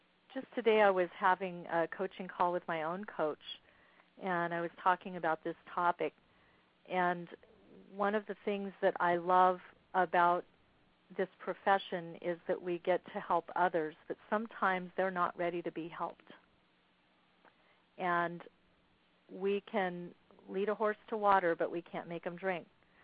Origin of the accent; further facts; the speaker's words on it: Kansas City, United States; born there; I've never actually worked on a farm, but I was born in Kansas City